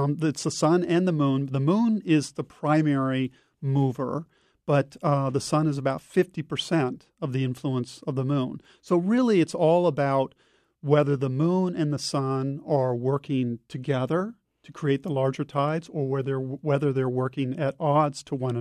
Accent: California, United States; I grew up in the California coast, surfing and sailing and diving

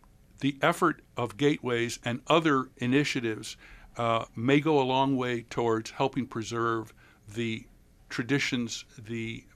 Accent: St. Louis, Missouri, United States; I'm from St. Louis with the St. Louis Philharmonic.

